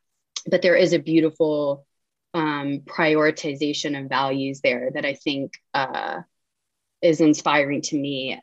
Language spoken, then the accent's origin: English; Birmingham, Alabama, United States; now in Atlanta, United States; I'm Southern. I'm from Birmingham. I live in Atlanta.